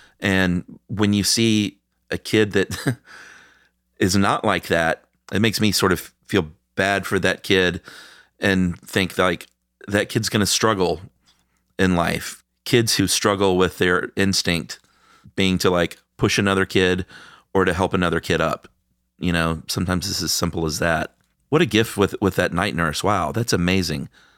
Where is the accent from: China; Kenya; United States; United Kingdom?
United States; the South; I'm a boy from the American South